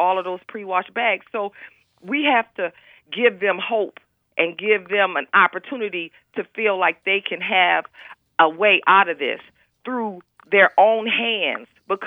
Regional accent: Flint, Michigan, United States; because I'm from Flint

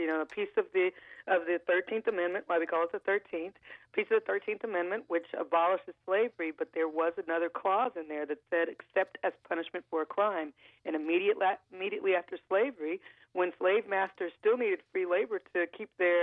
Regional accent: Compton, California, United States; Always something that's been on my mind since a little girl. I grew up in Compton.

